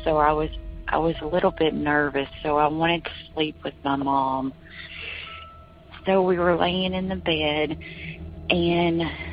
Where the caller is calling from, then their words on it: Kentucky, United States; I am calling from Kentucky.